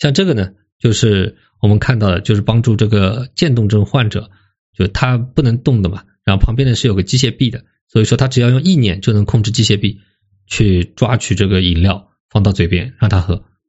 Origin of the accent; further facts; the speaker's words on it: China; 我们中国人呢第一个我们喜欢 all